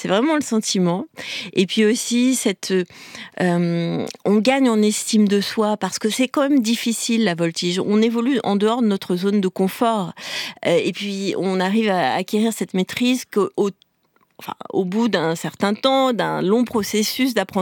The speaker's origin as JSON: {"language": "French", "town": "Noirétable", "region": "Auvergne-Rhône-Alpes", "country": "France", "tie": "born or raised there", "said": "j'ai grandi à Noirétable, j'en parle beaucoup dans la pièce, oui. Un petit village en Auvergne"}